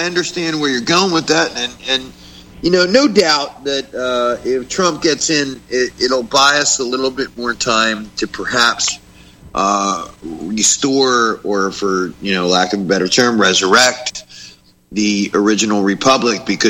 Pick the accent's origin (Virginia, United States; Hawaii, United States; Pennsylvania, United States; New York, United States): Pennsylvania, United States; Philadelphia; I grew up in South Philadelphia, New Jersey, where the term wet works was, like, you know, part of our vocabulary, okay?